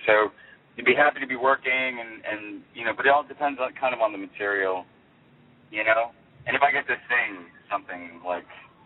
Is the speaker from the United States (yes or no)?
yes; Chicago, Illinois, United States; No. I grew up in Chicago.